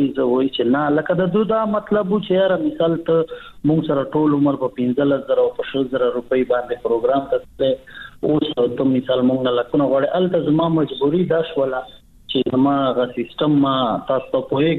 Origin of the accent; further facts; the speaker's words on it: Bannu, Khyber Pakhtunkhwa, Pakistan; زه خو بیسیکلی د بنو یم، په بنو کې پیدا شوی یم، په بنو کې لوی شوی یم. بنو زمونږ ابایی علاقہ دا، زمونږ دا پلار، زمونږ دا نکنو جائیدادونه ټول بنو کې دي.